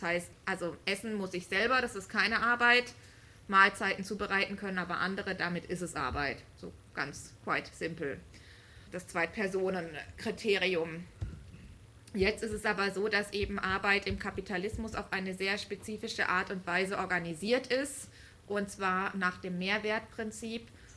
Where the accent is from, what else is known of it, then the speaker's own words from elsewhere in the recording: Berlin, Germany; ich komme aus Berlin